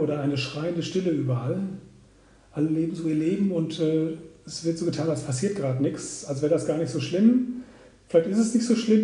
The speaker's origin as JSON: {"language": "German", "town": "Munich", "region": "Bavaria", "country": "Germany", "said": "Ich komme aus dem Westend, da Schwanthaler Höhe"}